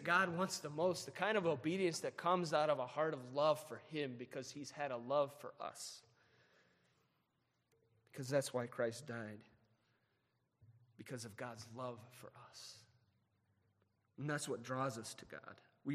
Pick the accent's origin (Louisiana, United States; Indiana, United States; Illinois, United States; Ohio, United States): Indiana, United States; I grew up in Indiana. We had farmland of Indiana, nice country, corn everywhere.